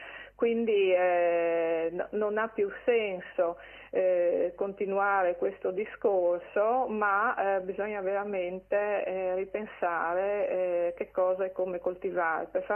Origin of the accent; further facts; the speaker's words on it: Porpetto, Friuli-Venezia Giulia, Italy; il sindaco di Porpetto, che tra l'altro è il mio paese